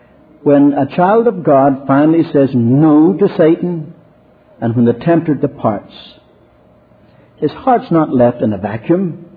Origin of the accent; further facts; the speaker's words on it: Ireland; I told you I'm Irish by birth and upbringing.